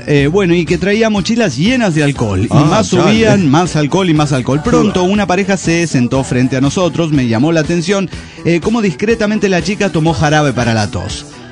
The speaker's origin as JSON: {"language": "Spanish", "region": "Oaxaca", "country": "Mexico", "said": "Veo que yo soy de Oaxaca, me agüito fácil"}